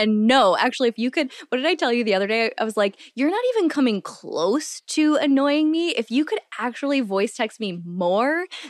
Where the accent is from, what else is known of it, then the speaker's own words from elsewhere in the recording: Midwest, United States; I only had the model of growing up in the Midwest and everything was very family-centric, which I love my family.